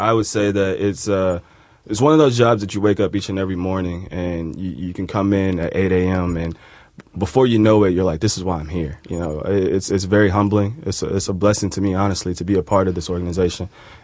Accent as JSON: {"language": "English", "town": "Cincinnati", "region": "Ohio", "country": "United States", "said": "I'm from Cincinnati, so being a part of the inner city, I know how these type of organizations are needed"}